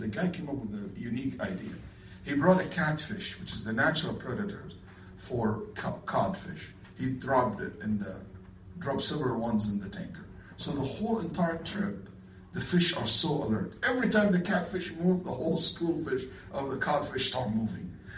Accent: Riyadh, Riyadh Province, Saudi Arabia; where I grew up in Riyadh, in Saudi Arabia.

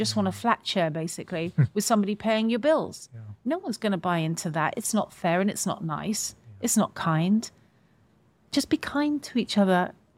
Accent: United Kingdom; And what the Iraq War did was it wrecked our version of ourselves as British people.

